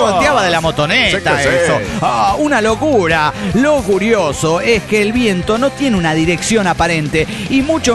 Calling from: Monterrey, Nuevo León, Mexico; de Monterrey, Nuevo León, México.

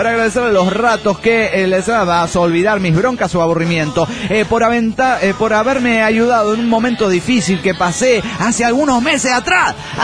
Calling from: Caracas, Capital District, Venezuela; de Caracas, Venezuela.

